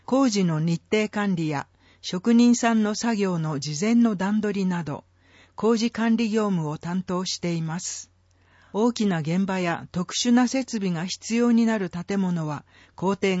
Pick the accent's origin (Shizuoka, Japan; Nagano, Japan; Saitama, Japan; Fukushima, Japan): Fukushima, Japan; Aizu; やはり自分が生まれ育った会津の発展に貢献できる場所で働きたいという思いが強かったので